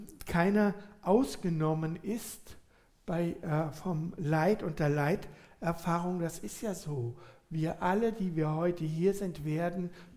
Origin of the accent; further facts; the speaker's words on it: Rhineland-Palatinate, Germany; ich komme aus der Gegend von Mainz, da wird ja viel Fasnacht gefeiert